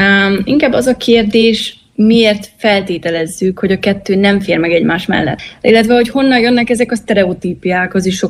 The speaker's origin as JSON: {"language": "Hungarian", "town": "Vlăhița", "region": "Harghita", "country": "Romania", "tie": "born or raised there", "also_born_or_lived": "Odorheiu Secuiesc", "said": "Székelyudvarhelyen születtem, de Szentegyházán nőttem fel, tehát nekem Szentegyháza amúgy a szülővárosom, és ebből a kisvárosból igazából nagy álmokkal indultam, és ehhez volt kicsi a szülővárosom."}